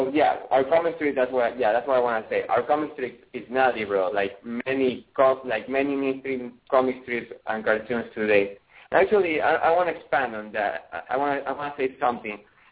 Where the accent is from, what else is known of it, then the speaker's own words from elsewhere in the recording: Ecuador; I was born there, Ecuador. I was born in Ecuador.